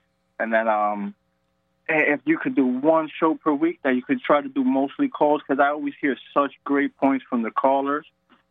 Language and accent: English; New York, United States; especially growing up in New York